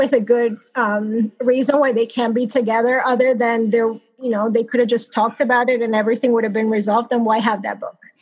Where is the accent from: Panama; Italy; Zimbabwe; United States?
Panama; I grew up with telenovelas too because I grew up in Panama.